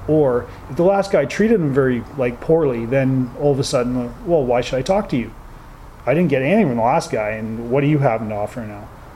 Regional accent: Canada; especially being Canadian, you're used to being able to talk to everybody.

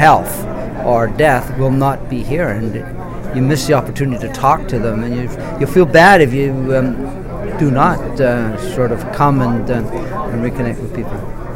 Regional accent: Scotland, United Kingdom; although I'm Scottish, I'm not a fisherman at all

